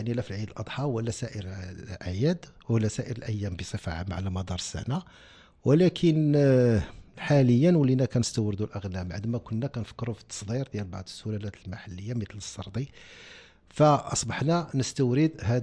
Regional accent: Morocco; للمسؤولين اللي خاصنا احنا كمغاربه، يهمنا وتهمنا مصلحه هذا الوطن قبل كل شيء

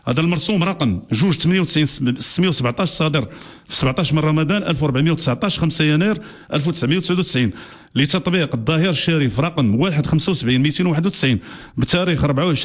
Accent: Morocco; كاننا احنا ماشي مغاربه

